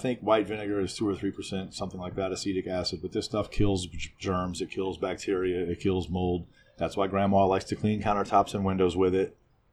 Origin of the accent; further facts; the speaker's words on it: New Orleans, Louisiana, United States; So, you know, I'm from New Orleans. I'm born and raised on a steady diet of Tabasco.